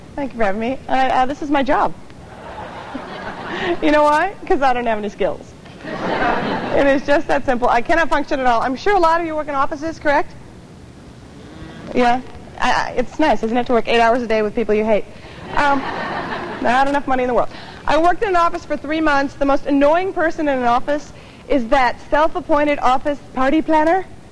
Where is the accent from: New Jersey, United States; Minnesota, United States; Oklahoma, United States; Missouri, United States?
Minnesota, United States; Minneapolis; now in New York City, United States; But I am from Minneapolis, born and raised, and I moved to New York City, and I'm a bona fide dork.